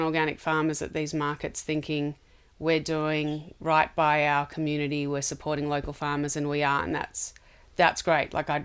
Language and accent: English; Sydney, New South Wales, Australia; I'm from Sydney